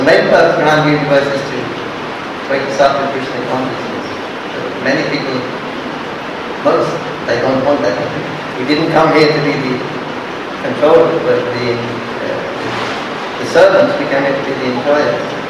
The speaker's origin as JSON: {"language": "English", "region": "England", "country": "United Kingdom", "said": "I said, I'm having a big enough problem identifying myself as an Englishman."}